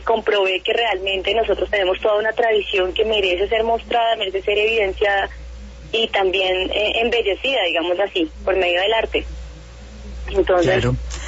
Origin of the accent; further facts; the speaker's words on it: Bogotá, Colombia; born there; de raíces nariñenses. Mis papás, mi familia, todo el mundo es de Pasto. Yo nací en Bogotá, pero siempre crecí con el tema de la música andina